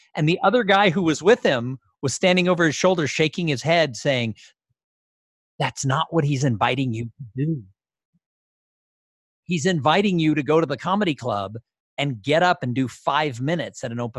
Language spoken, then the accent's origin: English; Los Angeles, California, United States; I grew up in Los Angeles, and I never did anything with this drive inside of me.